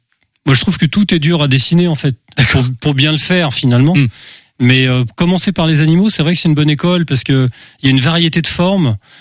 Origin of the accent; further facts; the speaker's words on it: Angers, Pays de la Loire, France; Je suis d'origine angevine. Je suis habitant d'Angers depuis peu, mais j'ai vécu dans d'autres endroits.